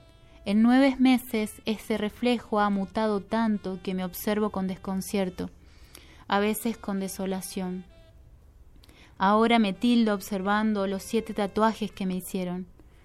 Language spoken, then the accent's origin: Spanish; General San Martín, La Pampa, Argentina; En mi pueblo, General San Martín, ubicado bien al sur de La Pampa